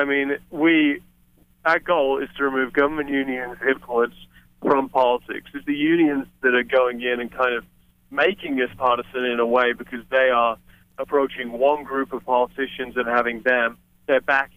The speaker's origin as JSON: {"language": "English", "region": "England", "country": "United Kingdom", "moved": "yes", "lives_now": "United States", "said": "No, I'm not. I'm from England originally, which is a place that I would consider to be a socialist country."}